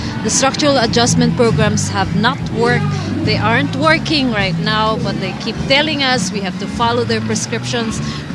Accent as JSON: {"language": "English", "country": "Philippines", "said": "from the Philippines."}